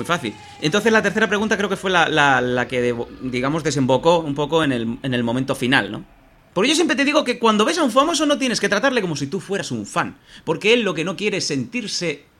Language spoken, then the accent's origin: Spanish; Barcelona, Catalonia, Spain; Es que soy de Barcelona, no sé hacer otro acento.